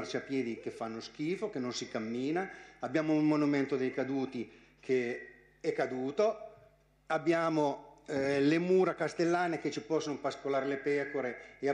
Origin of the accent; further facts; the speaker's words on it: Cerasa, Marche, Italy; No, non sono di San Costanzo, io sono di Cerasa.